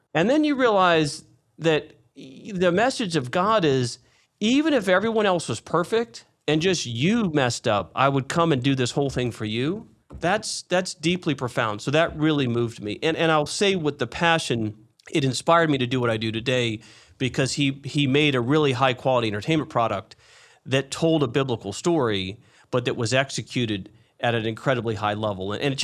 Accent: Springfield, Missouri, United States; I grew up in Springfield, Missouri, so, you know, the heart of the Bible Belt, really the center of the country, actually.

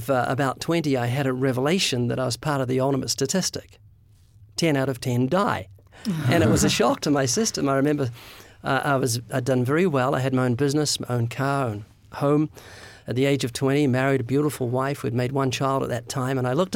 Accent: United States; I've learned that we as an American people are falling into the same pitfalls that Israel did.

